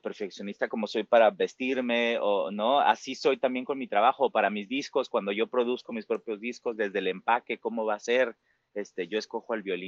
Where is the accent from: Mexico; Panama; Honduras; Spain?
Mexico; Yo tengo muchas banderas, ¿no? Yo soy latino, pero soy mexicano. Yo soy abiertamente gay.